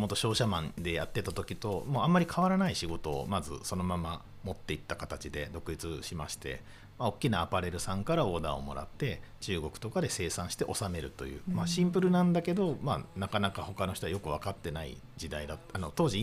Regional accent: Shimane, Japan; まさに島根県の話なんですけど、まあ、私今もう50を超えてきてるんですけど、この年になって初めて自分の地元っていうことに結構意識が向くようになりまして

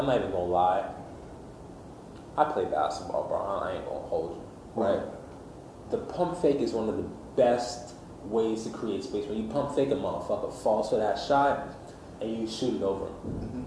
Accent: New York, United States; So listen, I'm from New York, B. That boom bap shit is what I grew up on.

